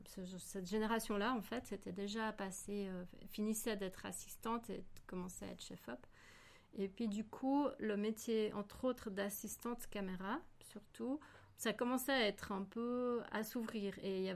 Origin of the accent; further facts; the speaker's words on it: Switzerland; en tant que pure Suisse, pour travailler sur un projet pur belge, ça n'allait pas.